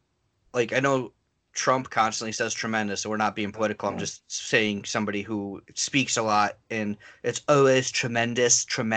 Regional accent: Midwest, United States; It's kind of funny that we grew up in the Midwest.

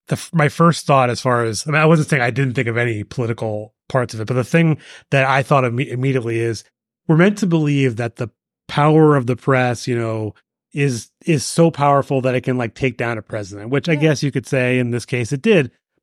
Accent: Washington, District of Columbia, United States; I'm from Washington.

